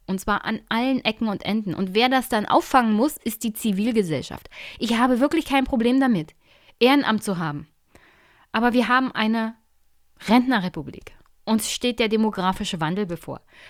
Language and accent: German; Brandenburg, Germany; von dem ich als Brandenburgerin nichts haben werde